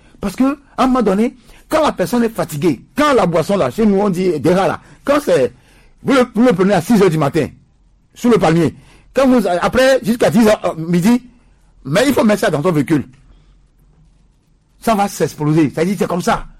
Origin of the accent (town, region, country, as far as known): Togo